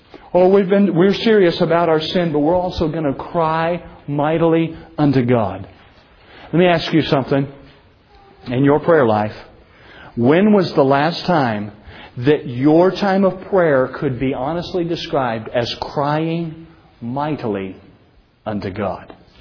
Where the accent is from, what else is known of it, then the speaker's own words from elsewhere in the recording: United States; I want you to understand tonight, as an American, as a born-again Christian, I look at my own nation and I am very concerned tonight.